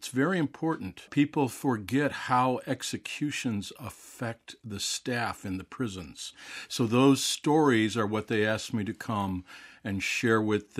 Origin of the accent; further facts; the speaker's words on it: Florida, United States; At the same time, my home state of Florida is the only state in the United States that seems to be ramping up to increase the number of new death sentences.